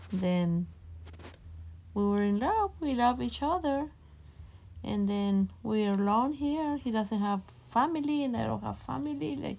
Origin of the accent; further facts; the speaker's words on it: Apatzingán, Michoacán, Mexico; born there; English is a second language; Okay. I was born in Mexico in 1970.